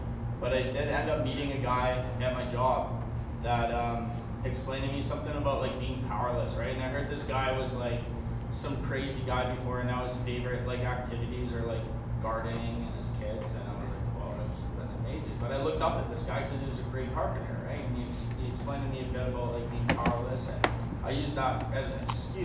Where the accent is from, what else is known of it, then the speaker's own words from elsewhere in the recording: Calgary, Alberta, Canada; I'm originally from Calgary.